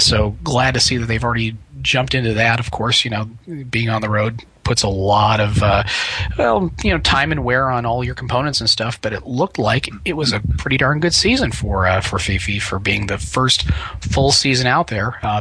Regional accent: Buffalo, New York, United States; Hey, I grew up in Buffalo, and I had 4 years of that I had to go through.

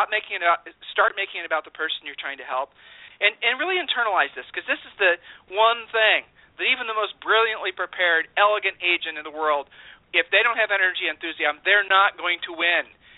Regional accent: Ohio, United States; We're from Ohio, and by nature we're, you know, humble, right?

